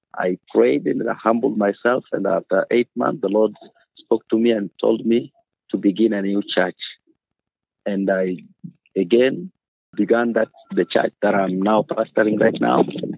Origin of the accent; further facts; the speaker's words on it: Kenya; from Kenya, pastoring a church in an island called Rusinga. It is in a town called Homa Bay County.